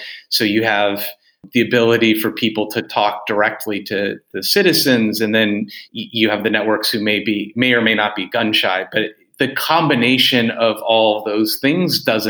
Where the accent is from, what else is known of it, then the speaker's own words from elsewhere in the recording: United States; last week as an American, we were glued to our TVs for the election.